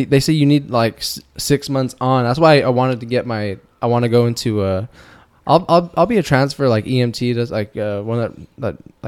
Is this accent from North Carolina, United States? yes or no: no; Whittier, California, United States; So I'm from Whittier.